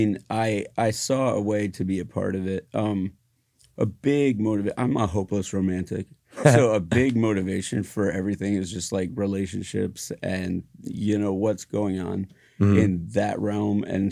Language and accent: English; Ohio, United States; I grew up in Ohio, and my family comes from like a Mennonite, Amish Mennonite background.